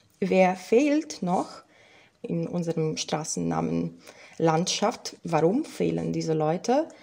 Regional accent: Poland; das war natürlich für mich als Polin super interessant zu gucken, auch wer ist da in Wien gefeiert aus meinem Heimatland.

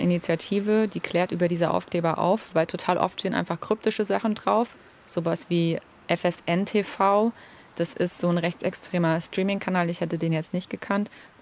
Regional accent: Leipzig, Saxony, Germany; Ich bin vor einem halben Jahr umgezogen. Ich komme aus Leipzig und ich habe in der Innenstadt gewohnt und jetzt bin ich an den Stadtrand gezogen.

